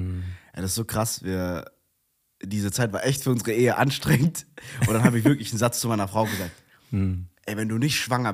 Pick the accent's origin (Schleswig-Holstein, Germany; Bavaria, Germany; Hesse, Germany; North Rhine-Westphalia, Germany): Hesse, Germany; Langen; wir gehören ab 28, ich bin in der Nähe von Frankfurt groß geworden, in Langen geboren.